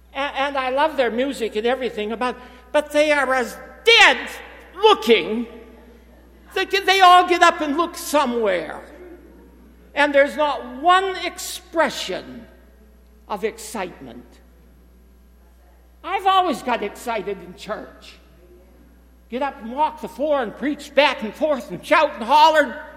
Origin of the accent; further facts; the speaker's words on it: Maine, United States; I was in my Sunday school class in Maine. I had a home in Maine. I was raised in Maine. I was a farm boy.